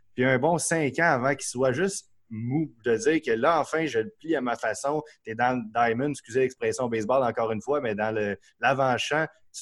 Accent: Saint-Jérôme, Quebec, Canada; moi, je suis de Saint-Jérôme, comme je te disais

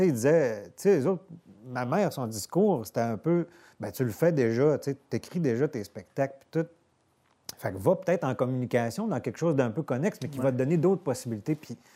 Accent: Dolbeau-Mistassini, Quebec, Canada; Parce que moi, je viens de Dolbeau-Mistassini

